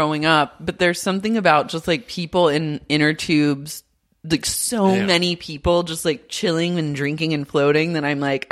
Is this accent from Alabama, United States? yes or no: no; Oklahoma, United States; I grew up in Oklahoma.